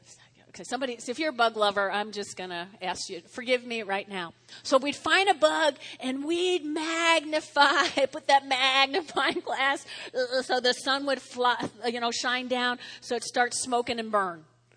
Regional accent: New Jersey, United States; I grew up in North Jersey. I grew up on a street as long as this Weldon Drive is, but it had individual family homes. And 80% of us were Catholic back in the day

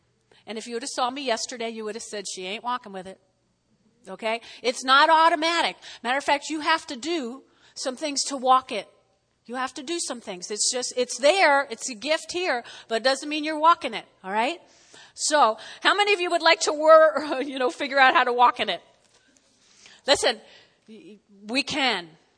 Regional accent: New Jersey, United States; Now, y'all know I grew up in North Jersey. And there's an Italian-American expression, agita.

